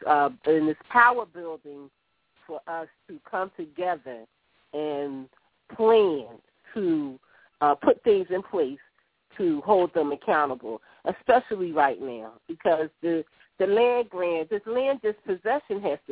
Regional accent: United States; I was raised in Richard Allen Project, which is now West Poplar

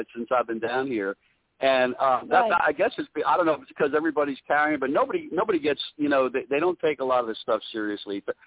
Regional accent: Piscataway, New Jersey, United States; So I get to see my buddies that I grew up with there in Piscataway.

